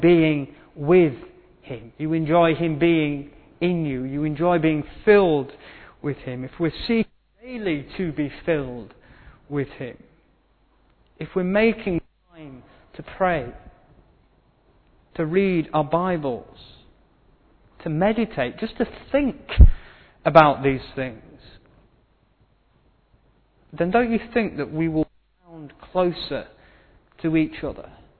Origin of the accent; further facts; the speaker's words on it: United Kingdom; We are British, we are very good at just pushing it down and not talking about things.